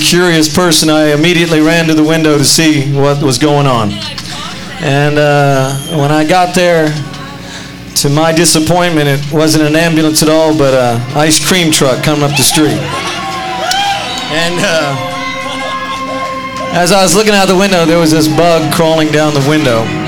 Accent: Oklahoma City, Oklahoma, United States; we come from Oklahoma City, Oklahoma.

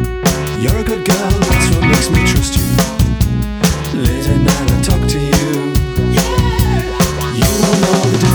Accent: Billingham, North East England, United Kingdom; This when I was a kid, growing up in Billingham.

